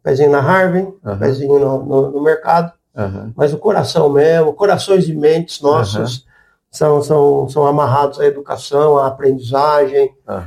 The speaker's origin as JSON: {"language": "Portuguese", "town": "Lins", "region": "São Paulo", "country": "Brazil", "said": "Eu sou de Lins."}